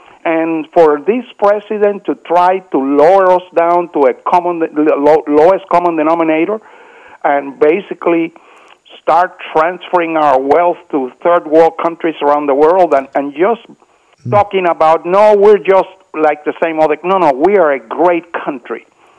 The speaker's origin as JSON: {"language": "English", "country": "Cuba", "tie": "born or raised there", "said": "You know, I grew up in Cuba."}